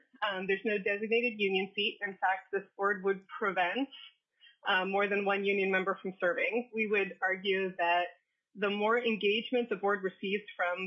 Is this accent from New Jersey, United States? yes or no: no; Juneau, Alaska, United States; I am in Juneau. I'm from Juneau.